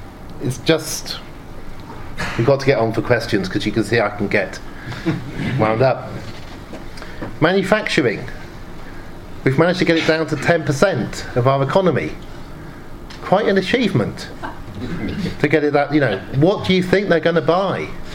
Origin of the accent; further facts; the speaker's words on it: Oxford, South East England, United Kingdom; In the town I grew up in Oxford, when I was a child, there were 40,000 car workers making minis, all with families.